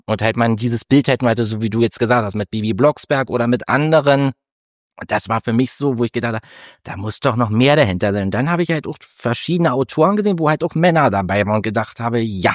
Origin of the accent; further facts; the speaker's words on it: Rheinsberg, Brandenburg, Germany; Ja, also ich komme ja aus einer sehr ländlichen Region. Ich komme ja eigentlich aus Rheinsberg.